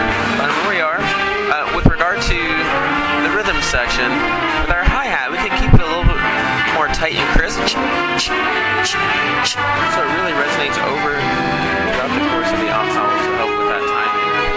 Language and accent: English; Tallahassee, Florida, United States; I hail from Tallahassee, Florida.